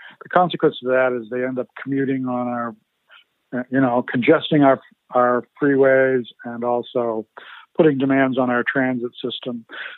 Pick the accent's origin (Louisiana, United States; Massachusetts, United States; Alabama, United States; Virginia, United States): Massachusetts, United States; Boston; also born or lived in Minnesota; Yeah, I grew up in Massachusetts in the Boston area.